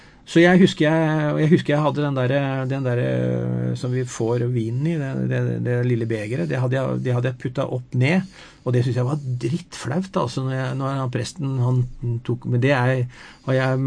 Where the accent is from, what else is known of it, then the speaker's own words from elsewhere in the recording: Porsgrunn, Telemark, Norway; ikke bare i Porsgrunn og der jeg vokste opp, men i landet